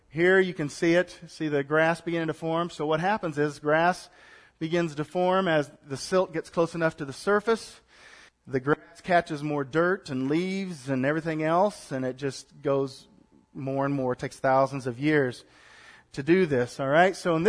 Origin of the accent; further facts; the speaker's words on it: Stanberry, Missouri, United States; in my hometown, Stanberry, up in northwest Missouri, we got our drinking water from 250, 300 feet down.